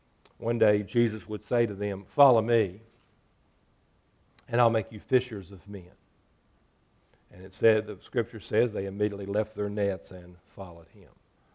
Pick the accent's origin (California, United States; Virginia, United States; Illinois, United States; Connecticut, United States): Virginia, United States; Vinton; I was born in West Virginia and lived there until I was 8, and then we moved to Vinton, and I sort of grew up in this area.